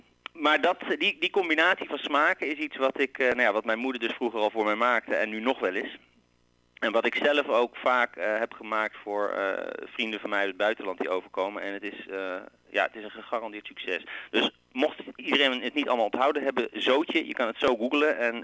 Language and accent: Dutch; Volendam, North Holland, Netherlands; born there; Ik ben geboren in Volendam, of all places.